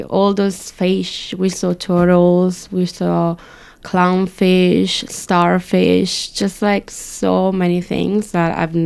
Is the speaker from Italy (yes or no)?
yes; Italy; Look, it's fine, like I'm from Italy, we have problems too.